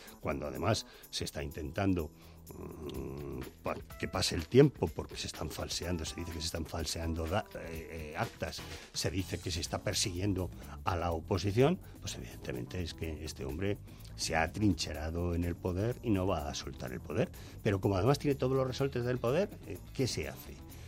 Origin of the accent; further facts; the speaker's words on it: Spain; pues me pareció como español una imagen insuperable